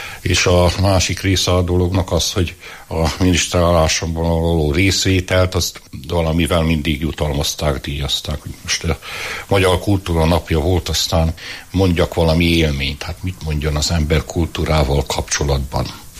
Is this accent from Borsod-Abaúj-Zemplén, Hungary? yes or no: no; Erdőtelek, Heves, Hungary; Falusi környezetben nőttem fel, itt szomszédba Erdőtelken. Ott jártam általános iskolába.